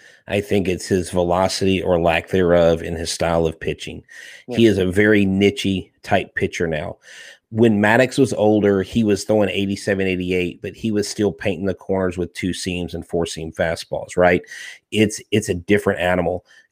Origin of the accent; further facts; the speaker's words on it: Crosby, Texas, United States; I grew up in Crosby, Texas, so I know all about the dip.